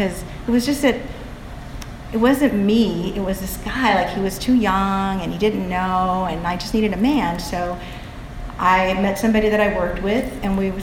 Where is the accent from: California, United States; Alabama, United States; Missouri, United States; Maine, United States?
California, United States; Los Angeles; I'm from LA, I'm from the Barrio, we don't do that.